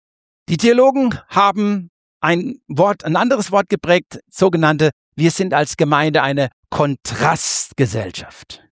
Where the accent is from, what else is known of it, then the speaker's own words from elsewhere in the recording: Germany; also born or lived in Kenya; Ja, ich als Europäer oder als Deutscher in Kenia, ja, es war einfach anders. Ich war pünktlich, ich konnte es nie richtig ablegen.